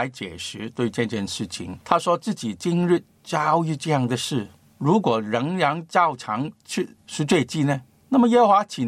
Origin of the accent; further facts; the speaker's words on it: China; 我们中国人